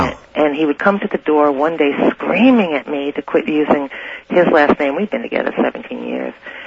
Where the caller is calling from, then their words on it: Santa Rosa, California, United States; I'm calling from Santa Rosa.